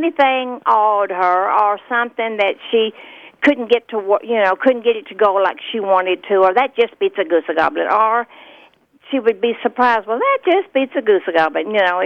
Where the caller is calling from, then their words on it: Azle, Texas, United States; I'm calling from Azle, Texas.